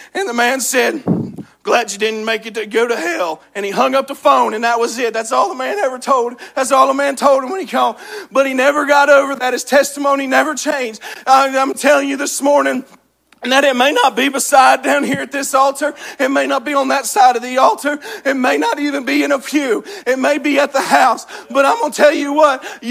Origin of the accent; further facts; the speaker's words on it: West Virginia, United States; I'm from West Virginia. I'm a lot different.